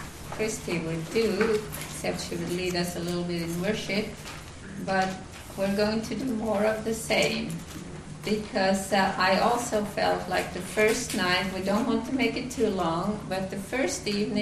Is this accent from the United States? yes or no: no; Finland; English is a second language; and I come from Europe, for those who don't know, I'm from Finland, that's why I have an accent